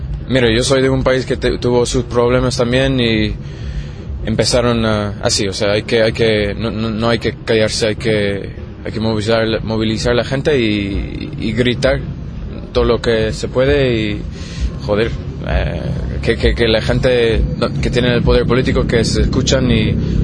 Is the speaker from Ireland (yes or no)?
yes; Ireland; Spanish is a second language